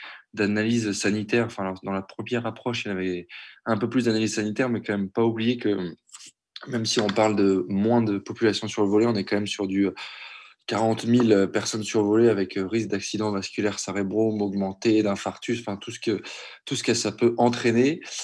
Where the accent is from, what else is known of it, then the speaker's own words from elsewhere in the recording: Nantes, Pays de la Loire, France; je suis nantais et médecin de profession.